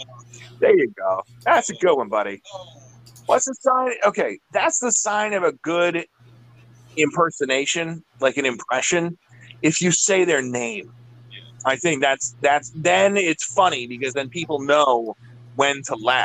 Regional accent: Queens, New York, United States; I'm from Queens, Bungsland.

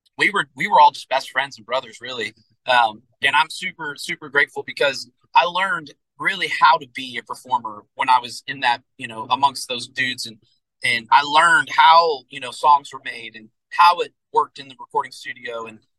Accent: Atlanta, Georgia, United States; But yeah, I grew up in Atlanta, and I was really young when we moved. I was probably like 2 or 3 years old, and that's pretty much where I would spend the majority of my life growing up.

